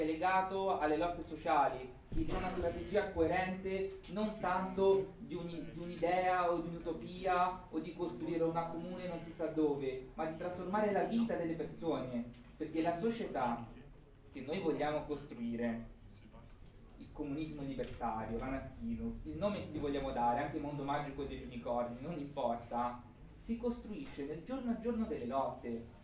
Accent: Rome, Lazio, Italy; io sono di Roma, no?

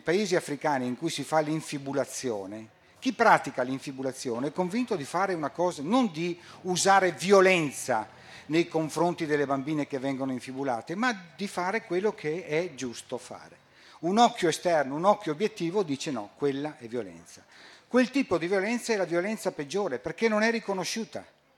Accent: Verona, Veneto, Italy; vengo da Verona

